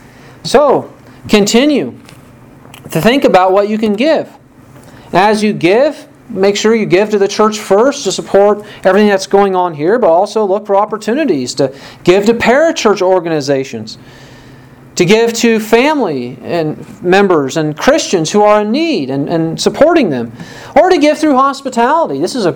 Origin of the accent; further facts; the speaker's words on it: Waverly, United States; There was a man growing up in Waverly who would go to the local coffee shop